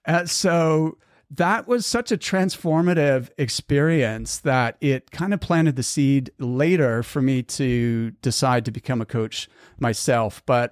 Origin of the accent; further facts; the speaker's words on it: Halifax, Nova Scotia, Canada; who actually knew from my hometown in Halifax